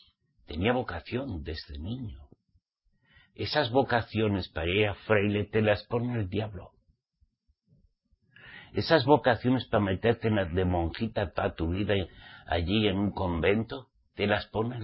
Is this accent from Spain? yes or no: yes; Spain; como español que soy